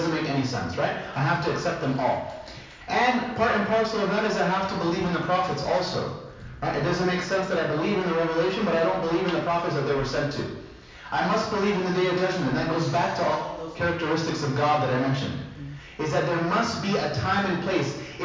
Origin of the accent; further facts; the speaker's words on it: United States; As an American, right, born and raised in America, went to the dentist twice a year